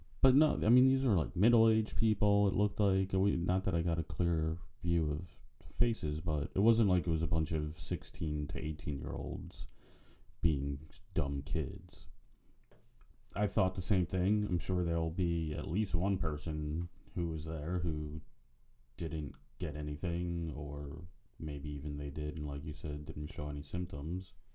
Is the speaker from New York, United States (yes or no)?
yes; New York, United States; Maybe this is my rich white male privilege from being from Long Island and growing up on Long Island.